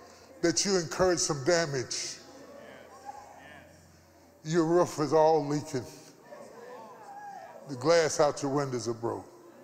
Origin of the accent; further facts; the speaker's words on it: West Virginia, United States; I came from West Virginia where we had houses so strong, you could live in the basement.